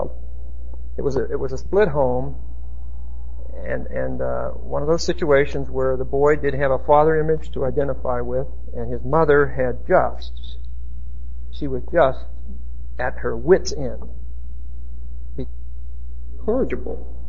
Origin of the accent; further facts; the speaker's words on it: Pennsylvania, United States; I'm from Pennsylvania.